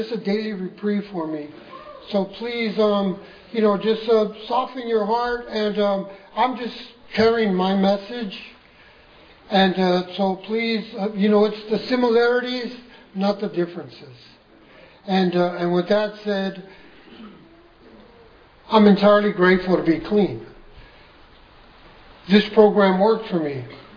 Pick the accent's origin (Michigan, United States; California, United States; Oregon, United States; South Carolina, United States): California, United States; Los Angeles; I was from the streets. I was born and raised in Los Angeles. I was in a violent neighborhood.